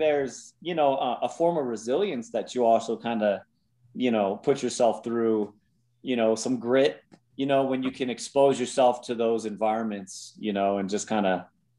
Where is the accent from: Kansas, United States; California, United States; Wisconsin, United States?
California, United States; I grew up in California.